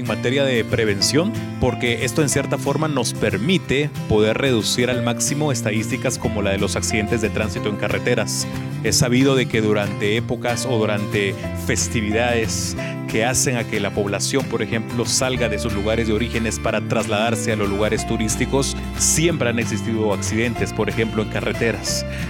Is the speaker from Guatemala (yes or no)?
yes; Guatemala; como guatemaltecos nos trasladamos a los distintos puntos del país